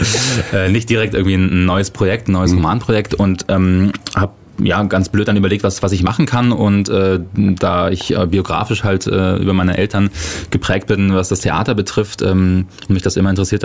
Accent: Kleinmachnow, Brandenburg, Germany; Also ich bin aufgewachsen in Kleinmachnow, das ist eine recht wohlhabende Stadt am Rand von Berlin.

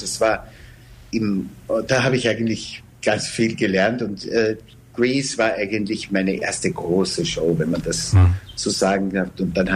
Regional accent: Lower Austria, Austria; born there; moved away as an adult; also born or lived in Vienna; Ja, ich bin so 45 Kilometer nordöstlich von Wien geboren.

